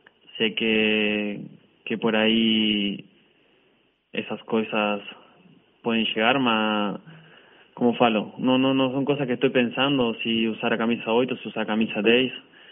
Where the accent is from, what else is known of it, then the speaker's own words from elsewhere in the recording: Argentina; estoy contento de estar acá en Argentina, de enfrentar un rival como Central en mi país.